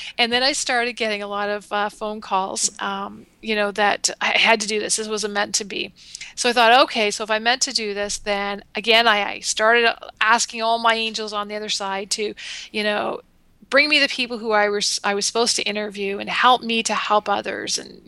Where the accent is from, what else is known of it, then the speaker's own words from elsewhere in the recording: Canada; But yeah, I'm Canadian. I live in the area, beautiful Niagara region of Southern Ontario, Canada.